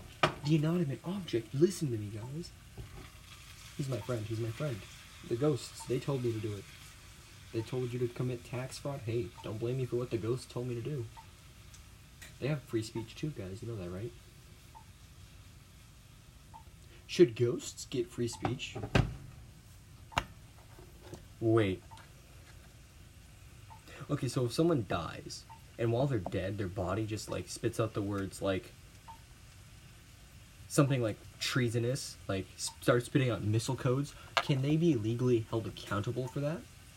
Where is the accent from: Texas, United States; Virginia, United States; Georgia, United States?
Texas, United States; I'm from Texas, so you can obviously see my position from a mile away.